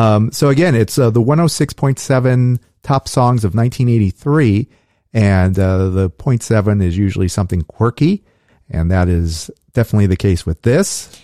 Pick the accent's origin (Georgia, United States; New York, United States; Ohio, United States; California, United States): California, United States; Los Angeles; Because we grew up in Los Angeles.